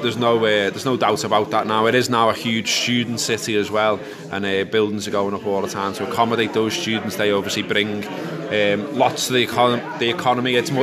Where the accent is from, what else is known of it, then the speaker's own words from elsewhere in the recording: Huyton, North West England, United Kingdom; I mean, I mentioned that I grew up in Highton